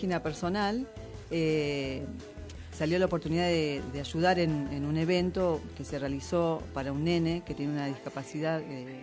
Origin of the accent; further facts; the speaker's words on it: Ituzaingó, Buenos Aires Province, Argentina; yo soy de Ituzaingó.